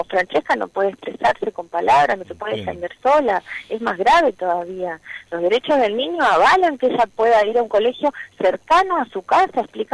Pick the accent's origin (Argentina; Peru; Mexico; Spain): Argentina; Buenos Aires; born there; Yo nací en Buenos Aires, vine a casarme acá.